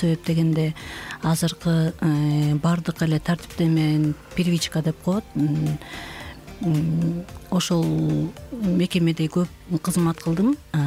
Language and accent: Kyrgyz; Karakol, Issyk-Kul Region, Kyrgyzstan; Анан кийин жумуштарга байланыштуу кайра Каракол шаарыма, өзүмдүн мекениме барып